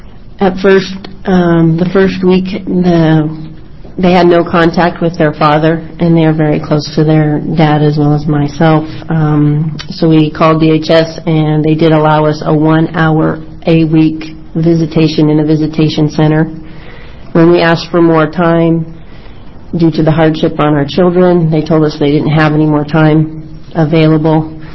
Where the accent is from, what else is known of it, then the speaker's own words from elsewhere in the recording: Klamath Falls, Oregon, United States; I'm from Klamath Falls, Oregon.